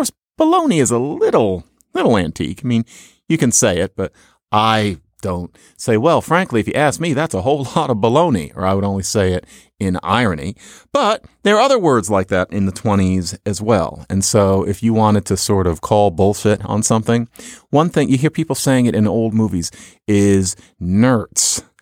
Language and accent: English; Philadelphia, Pennsylvania, United States; Growing up in Philadelphia in the 70s, I remember boogie was what we said for booger.